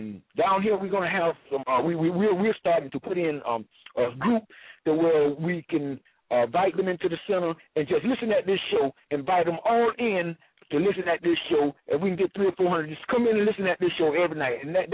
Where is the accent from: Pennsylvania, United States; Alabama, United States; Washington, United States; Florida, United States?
Florida, United States; Clinton City; I'm from Clinton City, Florida.